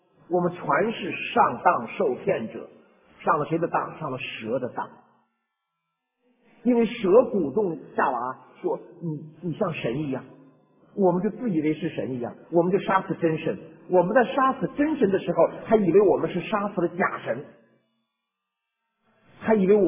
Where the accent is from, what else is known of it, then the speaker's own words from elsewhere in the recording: China; 我们中国人是天啊，向老天爷